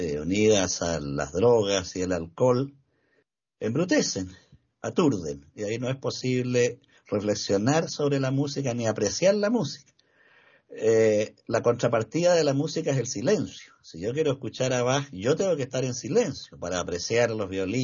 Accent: Chile; Y aquí en Chile, el folclore, por desgracia, no se oye, ni en las radios, ni menos en la televisión. En mi país, yo diría que hay 3 zonas de folclore.

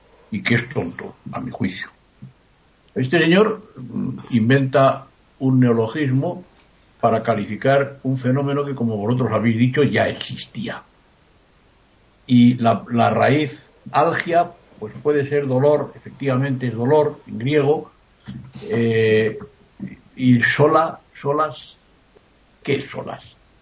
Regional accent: Community of Madrid, Spain; en mi pueblo, un pueblo de Madrid que ya no es pueblo, que ya está agregado a Madrid, donde yo pues me he criado y he jugado con los demás niños

